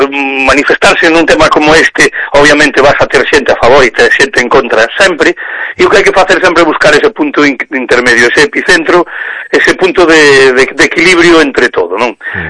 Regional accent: Galicia, Spain; somos galegos, somos españoles.

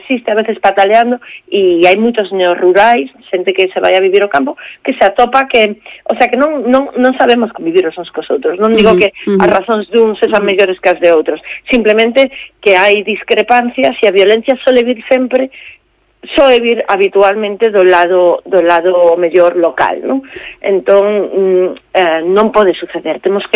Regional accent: Valdeorras, Galicia, Spain; eu que son de Valdeorras

